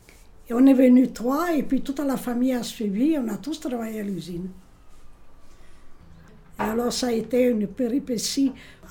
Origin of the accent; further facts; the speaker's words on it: Turin, Piedmont, Italy; French is a second language; Moi, je suis née à Turin, dans la plus jolie ville d'Italie.